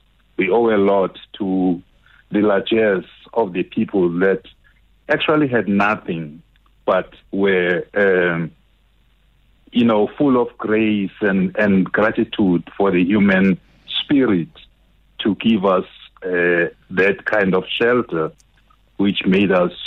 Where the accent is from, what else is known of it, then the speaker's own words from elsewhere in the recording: South Africa; our experience as South African, Southern African, African, continental people